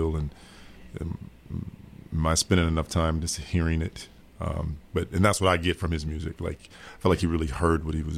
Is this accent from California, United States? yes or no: no; Madison, Wisconsin, United States; But it was hard not to be influenced by Jimmy growing up in Madison. You know, like, you know, the rock scene here was really strong when I was growing up.